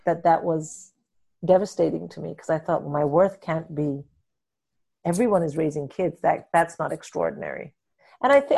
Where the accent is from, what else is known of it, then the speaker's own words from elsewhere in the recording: India; moved away; I didn't grow up here. I grew up in India.